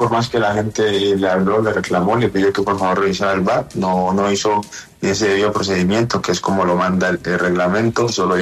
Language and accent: Spanish; Santa Bárbara, Nariño, Colombia; Yo soy de Santa Bárbara, Escuela de Nariño.